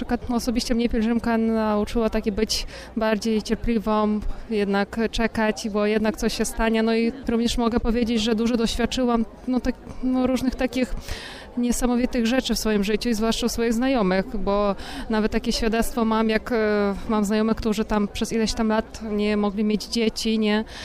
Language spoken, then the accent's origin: Polish; Ukraine; Polish is a second language; now in Syców, Poland; W ogóle to pochodzę z Ukrainy, ale jak mieszkam w Sycowie